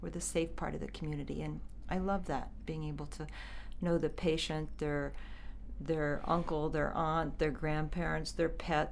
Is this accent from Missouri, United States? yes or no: yes; Missouri, United States; But I do think growing up on a farm in the area that I did was very similar